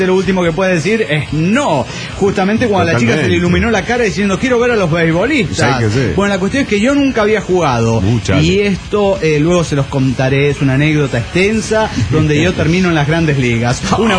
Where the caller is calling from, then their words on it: Guadalajara, Jalisco, Mexico; Hola, ¿cómo están? Soy … de Guadalajara, Jalisco, México.